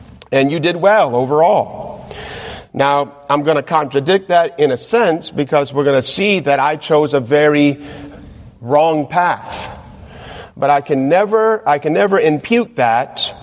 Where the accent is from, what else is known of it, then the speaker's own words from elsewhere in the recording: California, United States; also born or lived in Michigan; We were living in California because we're from Michigan. But when my daddy joined the Army in the mid-70s, we got located to California, and that's where I grew up.